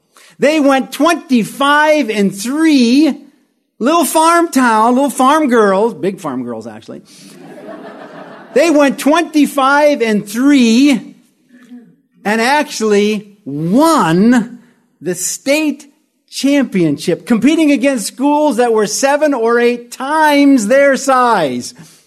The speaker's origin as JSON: {"language": "English", "town": "New London", "region": "Wisconsin", "country": "United States", "tie": "born or raised there", "said": "I come from a little town in Wisconsin called New London."}